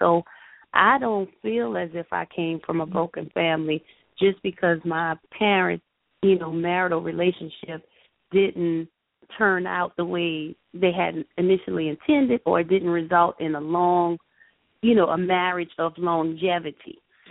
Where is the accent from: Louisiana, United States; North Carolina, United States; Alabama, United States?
Louisiana, United States; New Orleans; we were raised in New Orleans. So we were kind of raised with some old school values, with old school people